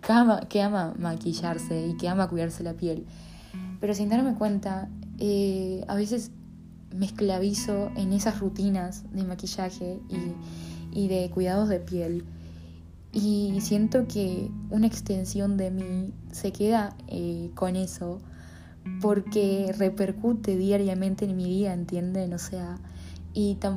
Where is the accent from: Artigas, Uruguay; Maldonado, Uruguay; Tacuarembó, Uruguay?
Artigas, Uruguay; now in Pando, Uruguay; vivo en Artigas, pero estoy estudiando en Pando, o sea, en Capital. Bueno, estoy viviendo en Pando y estudio en Capital, pero soy de Artigas